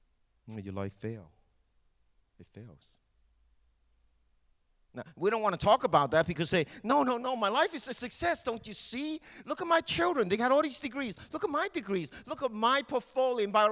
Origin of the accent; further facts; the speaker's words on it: Hong Kong; moved away; because I came from Hong Kong, and because I've heard stories from my mother and my grandmother